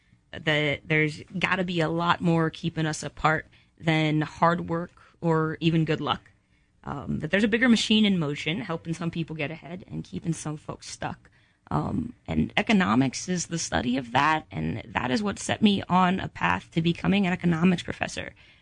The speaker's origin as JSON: {"language": "English", "region": "Iowa", "country": "United States", "said": "I am originally from Iowa, but I moved around a lot growing up."}